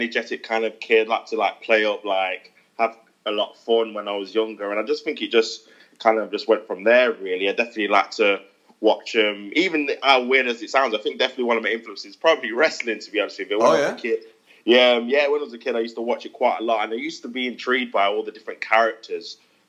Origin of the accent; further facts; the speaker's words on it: Derby, East Midlands, United Kingdom; Yeah, from Derby, actually, Derby. In the Midlands. Okay. Yeah, from Derby, man.